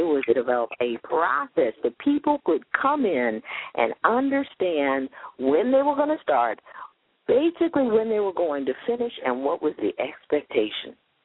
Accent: Alton, Illinois, United States; moved away as an adult; also born or lived in Atlanta / Orlando; now in Florida, United States; Well, originally I'm from Alton, Illinois, and came to Florida 25 years ago by way of Atlanta, which is where I got my master's degree in land use planning.

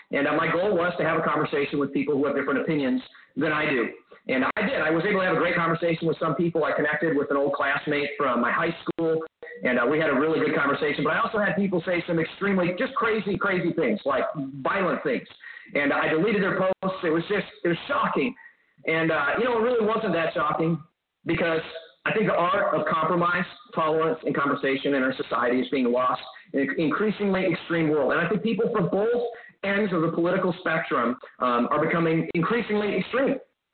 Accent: United States; And not only as a Christian, but as an American, I stand for a society

